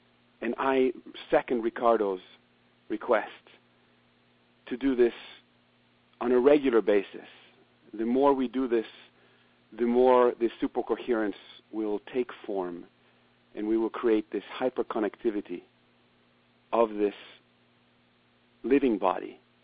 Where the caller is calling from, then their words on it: California, United States; Hi, I'm calling from Northern California